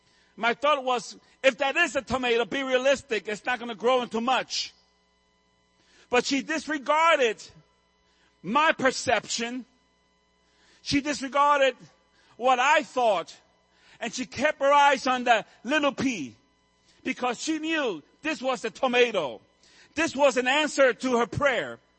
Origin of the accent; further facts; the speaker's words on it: New York City, New York, United States; I was raised in New York City. I was raised in a concrete land.